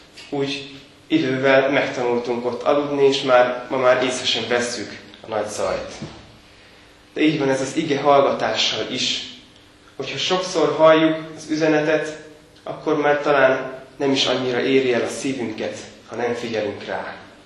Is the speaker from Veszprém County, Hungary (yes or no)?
no; Miskolc, Borsod-Abaúj-Zemplén, Hungary; amit otthon Miskolcon tapasztaltam, ugyanis a házunk egy négysávos főút mellett